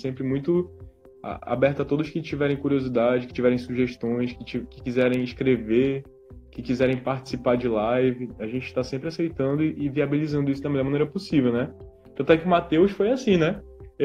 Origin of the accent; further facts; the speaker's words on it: Amazonas, Brazil; a gente é aqui do Amazonas